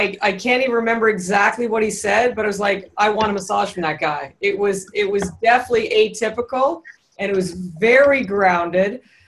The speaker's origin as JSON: {"language": "English", "town": "Toronto", "region": "Ontario", "country": "Canada", "said": "Well, us Torontonians, we don't always have every state figured out on the accent side."}